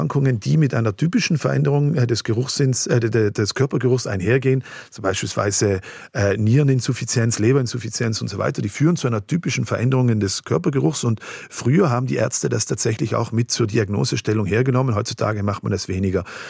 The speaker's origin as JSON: {"language": "German", "town": "Algund", "region": "Trentino-Alto Adige", "country": "Italy", "tie": "born or raised there", "said": "Ich bin ein bisschen älter, 8, 10 Jahre, gab es bei uns in Algund einen Feuerteufel und ein Pyromane hat da ein Auto angezündet im Hof von dem Haus, wo wir gewohnt haben."}